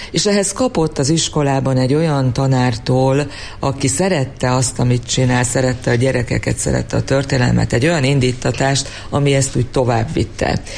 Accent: Eger, Heves, Hungary; born there; now in Gyöngyös, Hungary; tőzsgyökeres egri családba tartozom, hiszen nagyszüleim, dédszüleim, mindenki Egerben született, én is Egerben születtem.

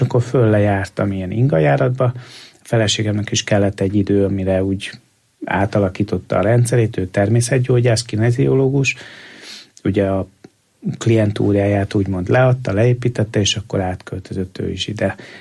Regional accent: Budapest, Hungary; de ők meg azért alkalmaztak, mert pesti vagyok, tehát nem költözhettem ide, hanem Pesten dolgoztam

